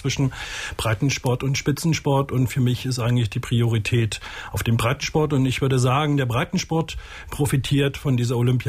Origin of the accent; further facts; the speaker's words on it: Kiel, Schleswig-Holstein, Germany; am liebsten schaue ich mir natürlich als Kieler